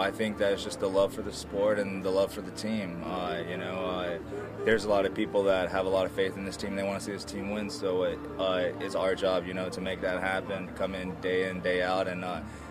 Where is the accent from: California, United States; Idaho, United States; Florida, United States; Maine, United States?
Florida, United States; Pensacola; I'm from Pensacola, Florida, in the league, and I'm having a blast.